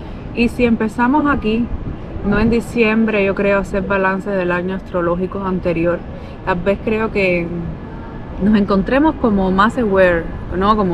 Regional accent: Cuba; moved away; y del lugar que vengo desde Cuba.

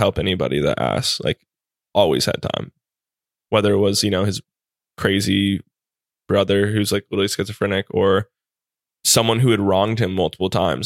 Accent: Hawaii, United States; But growing up in Hawaii, like, all of my teachers were Japanese.

